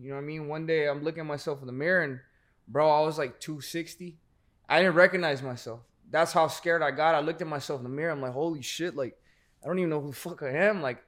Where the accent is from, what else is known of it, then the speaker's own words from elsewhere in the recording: Phoenix, Arizona, United States; So we're from Phoenix, Arizona, right? We grew up there.